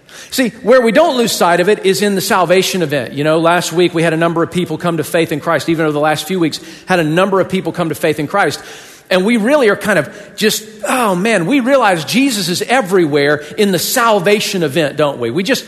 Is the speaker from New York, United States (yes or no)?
yes; Buffalo, New York, United States; I'm just a guest here. You know, I'm from Buffalo, New York.